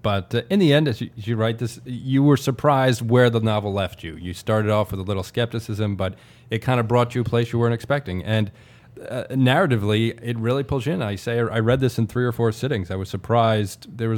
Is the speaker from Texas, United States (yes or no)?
no; Bronx, New York, United States; I'm sorry. You can tell that I'm from the Bronx.